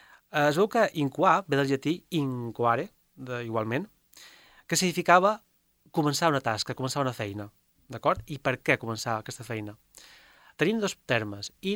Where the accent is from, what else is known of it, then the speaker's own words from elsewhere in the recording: Ibiza, Balearic Islands, Spain; jo som de Vicenç, a Vila